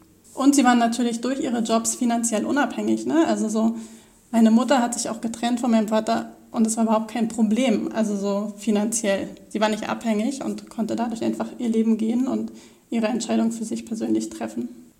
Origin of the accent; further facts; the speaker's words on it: Brandenburg, Germany; Ich bin im Osten aufgewachsen, also in Brandenburg und in einer politischen Familie groß geworden